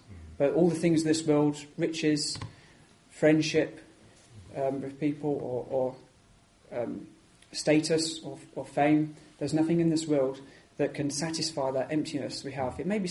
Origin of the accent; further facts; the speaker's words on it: England, United Kingdom; now in Wales; I moved to Wales as an Englishman